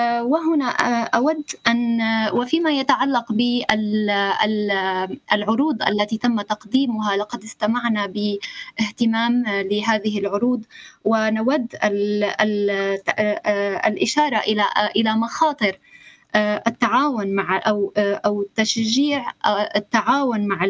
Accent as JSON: {"language": "Arabic", "country": "Syria", "said": "فرضت ضغوطا كبيرة على الأنظمة الصحية للدول بما فيها بلدي سوريا"}